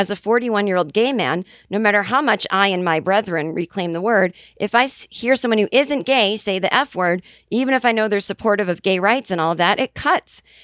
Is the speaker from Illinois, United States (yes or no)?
no; Kentucky, United States; I'm from Kentucky. I grew up with the word toboggan, meaning a knitted hat one would wear in the winter